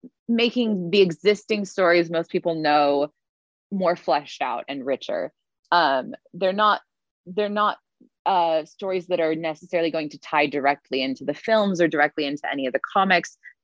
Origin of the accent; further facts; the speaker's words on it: Salt Lake City, Utah, United States; I grew up in Salt Lake City, Utah.